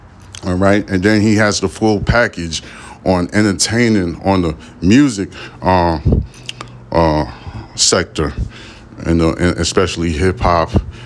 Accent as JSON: {"language": "English", "town": "Brooklyn", "region": "New York", "country": "United States", "tie": "born there", "said": "I was born in Brooklyn."}